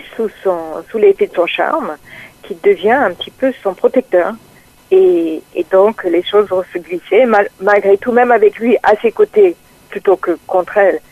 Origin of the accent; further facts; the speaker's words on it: United States; French is a second language; now in France; Je suis américaine, mais je vis en France depuis très longtemps.